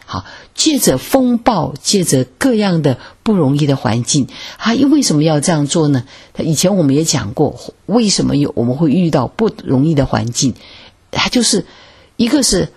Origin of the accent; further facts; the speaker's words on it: China; 特别是我发现，特别是我们中国人哈，因为这只有一个，大家都只有一个孩子